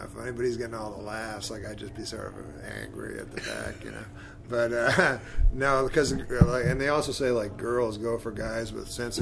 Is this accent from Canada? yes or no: yes; Ottawa, Ontario, Canada; because I was from Ottawa, so close to Montreal, so I knew.